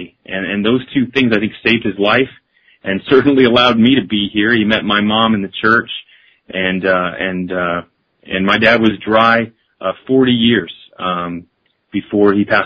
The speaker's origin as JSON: {"language": "English", "town": "Seattle", "region": "Washington", "country": "United States", "tie": "born or raised there", "said": "And for a boy growing up in Seattle, Washington, that was about as far away as I could imagine"}